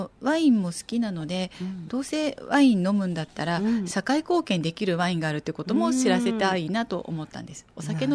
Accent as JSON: {"language": "Japanese", "town": "Ichinomiya", "region": "Aichi", "country": "Japan", "said": "私一宮出身なんですが"}